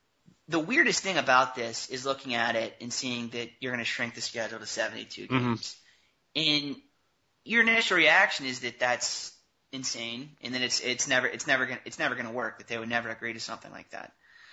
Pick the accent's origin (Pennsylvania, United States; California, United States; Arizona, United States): Pennsylvania, United States; Pittsburgh; maybe this is because I grew up in Pittsburgh, so this is just my own bias coming through.